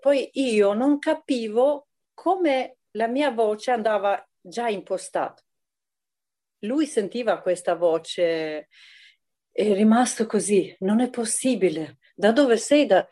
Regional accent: Albania; Ho iniziato nel mio paese nell'età di 14 anni. C'era il liceo artistico Scuteri de Albania, scuola di musica Prengia Kova, si chiama nel nome di un grande compositore albanese.

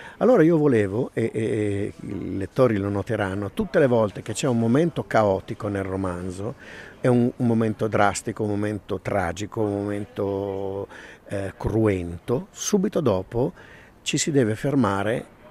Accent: Lombardy, Italy; also born or lived in Geneva, Switzerland; a pochi metri da casa mia. Io sono lombardo.

